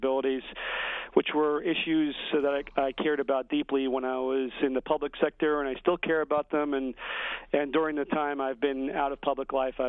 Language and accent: English; New York, United States; help the only state that I've ever called my home state, which is in crisis.